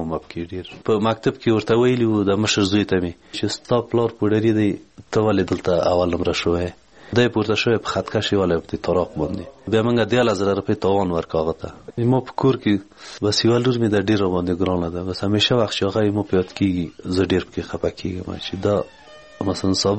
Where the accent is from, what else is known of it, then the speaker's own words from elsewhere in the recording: Parwan, Afghanistan; د پروان ولایت یم د غوربند ولسوالۍ